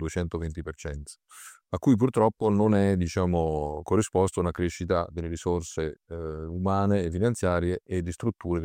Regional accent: Trento, Trentino-Alto Adige, Italy; anche a Trento, da dove vengo io

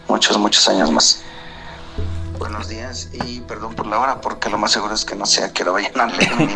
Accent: Cuajimalpa, Mexico City, Mexico; Yo soy de la Ciudad de México y soy de la Alcaldía de Coajimalpa

